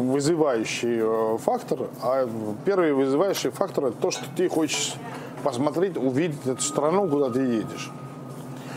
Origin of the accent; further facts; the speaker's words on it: Finland; Добрый вечер всем. Я из Финляндии.